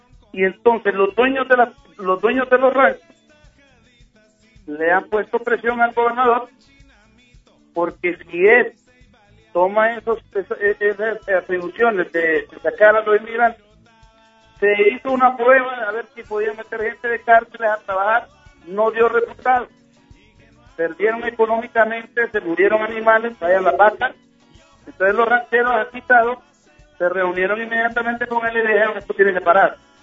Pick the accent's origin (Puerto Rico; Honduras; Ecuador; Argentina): Honduras; porque como buen hondureño te puedo decir que nosotros hemos dejado vulgarmente el lomo, nos hemos partido el lomo en este país